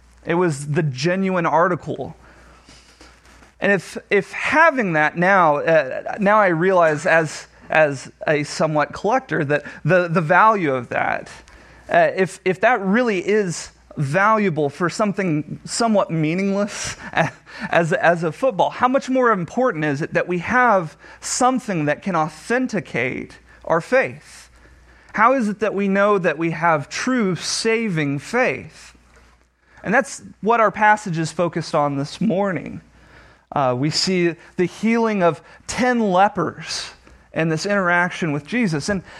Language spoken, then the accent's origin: English; Texas, United States; now in Pennsylvania, United States; I'm living in Pennsylvania, but I'm originally from Northwest Texas. So I'm going to be dropping a lot of y'alls and things like that.